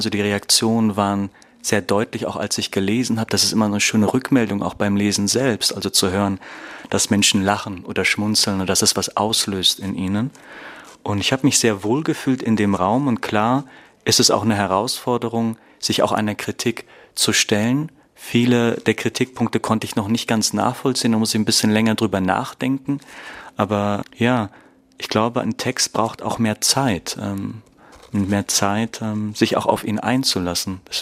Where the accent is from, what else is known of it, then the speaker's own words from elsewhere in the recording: Berlin, Germany; ich komme aus Berlin.